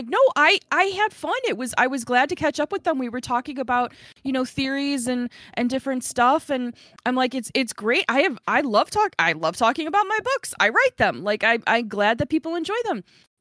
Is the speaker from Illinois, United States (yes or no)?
yes; Chicago, Illinois, United States; And see, I'm originally from Chicago where if you put luxury on something, there's like a set standard.